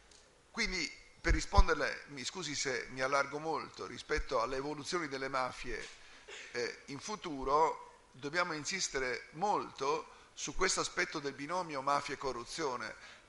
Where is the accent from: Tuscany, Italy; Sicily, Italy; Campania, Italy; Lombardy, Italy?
Sicily, Italy; perché sono siciliano